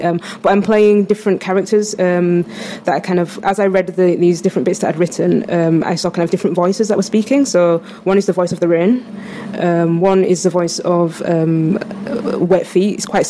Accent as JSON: {"language": "English", "region": "Yorkshire and the Humber", "country": "United Kingdom", "lives_now": "Oxford, United Kingdom", "said": "I'm from Yorkshire and I live in Oxford"}